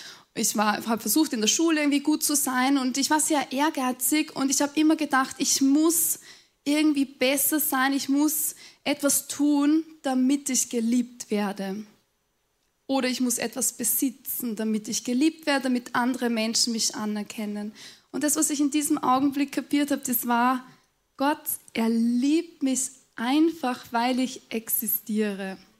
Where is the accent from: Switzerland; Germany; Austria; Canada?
Austria; Upper Austria; Ich bin aufgewachsen am Land in Oberösterreich und hineingeboren in eine, ich würde sagen mal, traditionell katholische Familie.